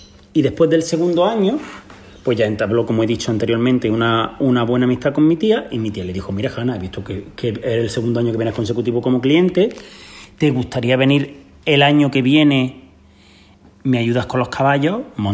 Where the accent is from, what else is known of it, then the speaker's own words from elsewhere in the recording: Granada, Andalusia, Spain; Yo soy de Granada. Soy de Granada y mi madre de la Alpujarra, de un pueblo pequeñito llamado Ubión, de la Alpujarra.